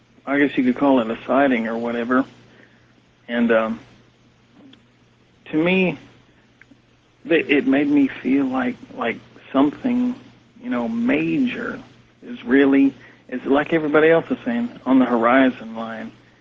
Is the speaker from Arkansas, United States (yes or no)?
no; Texas, United States; I'm from Texas, and it's nice to hear your voice again.